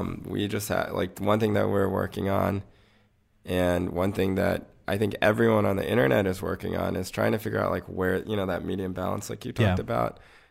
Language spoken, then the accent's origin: English; North Carolina, United States; I grew up in North Carolina. So there were plenty of racist people who would make me aware that I was not white.